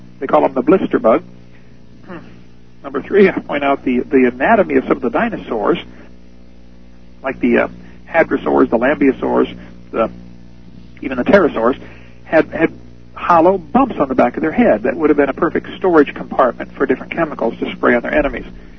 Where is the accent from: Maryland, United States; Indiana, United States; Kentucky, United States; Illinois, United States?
Illinois, United States; Peoria; also born or lived in Kankakee; now in Pensacola, United States; I lived in Kankakee for 3 years, and born and raised in Peoria. So you enjoy your winter up there. When you get frozen, come on down to Pensacola.